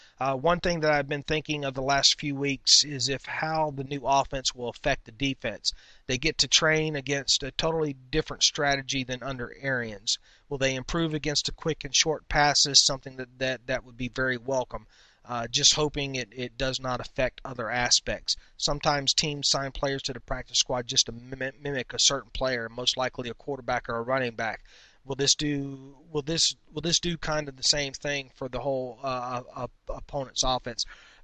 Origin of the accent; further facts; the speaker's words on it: Erie, Pennsylvania, United States; moved away as an adult; I grew up in Erie, joined the Army in 1990, and haven't been back since.